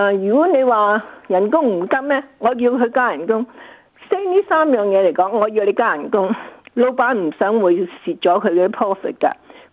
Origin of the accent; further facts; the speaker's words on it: Hong Kong; now in Sydney, Australia; 我由香港来了40年了。